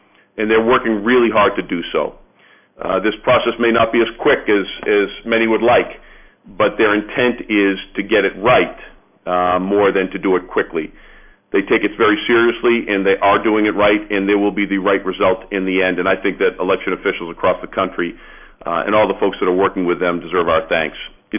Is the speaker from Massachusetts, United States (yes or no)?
yes; Waltham, Massachusetts, United States; As a son of a former city clerk in my hometown of Waltham that ran election days and loved those days